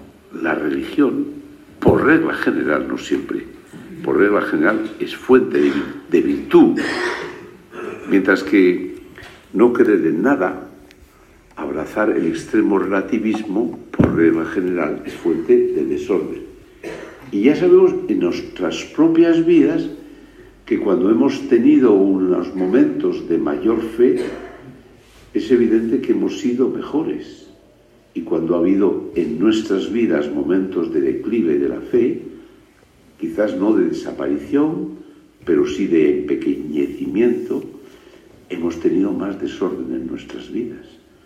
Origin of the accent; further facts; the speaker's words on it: Basque Country, Spain; En mi tierra vasca, en el País Vasco, no hay un problema de conciencia nacional, esencialmente.